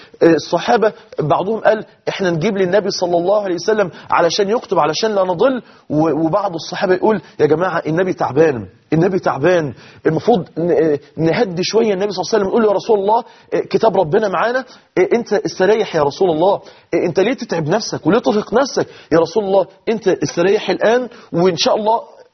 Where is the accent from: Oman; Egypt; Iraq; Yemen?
Egypt; احنا كلنا مصريين،